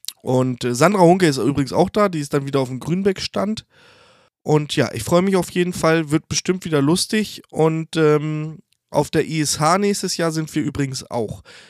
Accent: Hannover, Lower Saxony, Germany; aber ich komme ja aus Hannover und bin Hannoveraner

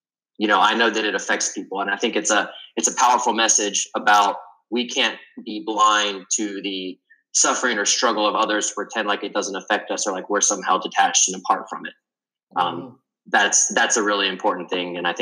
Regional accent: Spartanburg, South Carolina, United States; And that really summed up what it was like for me growing up in Spartanburg, South Carolina, going to school in Columbia, South Carolina, returning to Greenville, South Carolina.

